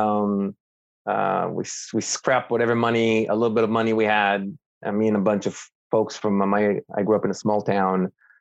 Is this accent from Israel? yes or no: yes; Israel; now in United States; growing up in Israel, you look at America as your big brother, as your father